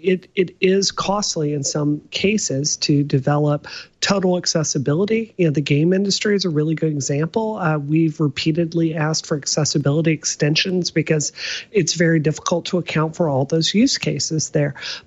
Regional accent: Mississippi, United States; I come from Mississippi, and there's a kind of undercurrent that people from the Deep South are dumb, which is not true.

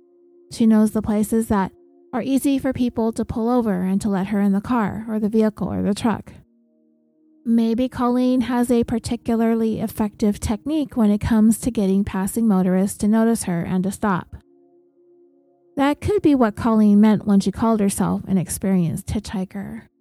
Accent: California, United States; And we're from California, so everybody has to have a car. You just don't, like, not have a car in California.

